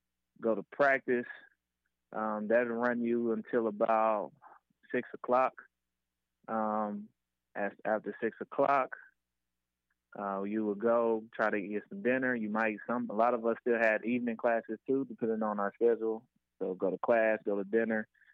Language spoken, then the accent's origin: English; Texas, United States; moved away as an adult; I was from Texas, so going up to Ohio, that was my first time moving away from home.